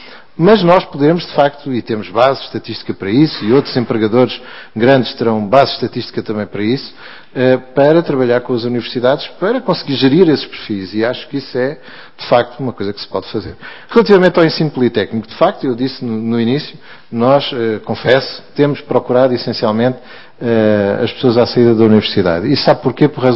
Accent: Portugal; O nosso ADN, como portugueses, tem determinadas características que são boas

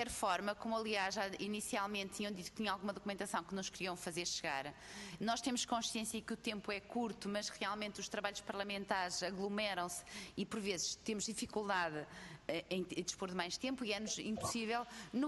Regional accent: Viana do Castelo, Portugal; eu que sou do Alto Minho, percebo bem o que quer dizer com os problemas de acessibilidades

